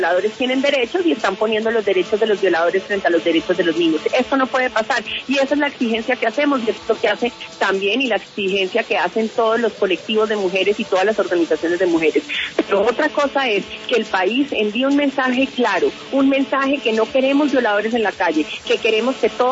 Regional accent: Colombia; nosotros estamos obligando y exigiendo como colombianos

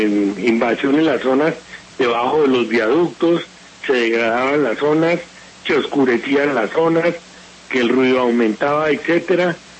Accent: Bogota, Bogotá, Colombia; sobre todo como bogotano. Yo nací aquí en el barrio Ricaurte hace casi 70 años.

